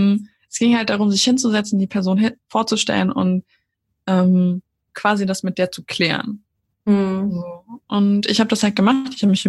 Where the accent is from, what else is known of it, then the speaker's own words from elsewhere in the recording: Austria; moved away; ich bin ja aus Österreich weggezogen